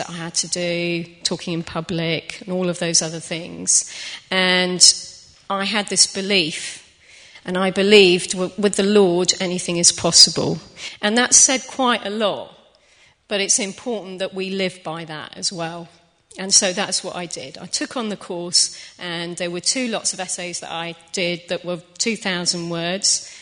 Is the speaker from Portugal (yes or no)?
yes; Portugal; I speak Portuguese, I grew up in Portugal